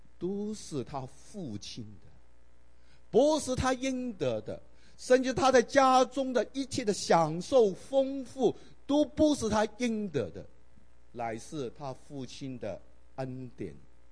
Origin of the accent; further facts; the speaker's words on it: Guangdong, China; 特别我们广东人在香港最后一次海鲜，各种的鱼类海鲜，哇，应有尽有。